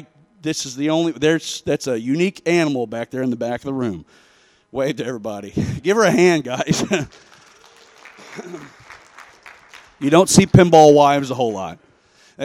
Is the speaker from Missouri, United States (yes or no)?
yes; St. Louis, Missouri, United States; also born or lived in Memphis, United States / Sioux Falls, United States; I grew up in St. Louis. Went from St. Louis to Memphis, Tennessee. From Memphis, Tennessee, we ended up in Sioux Falls, South Dakota.